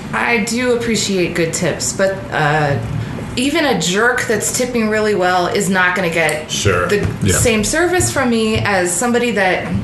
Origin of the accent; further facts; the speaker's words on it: Denver, Colorado, United States; I'm from Denver, Colorado.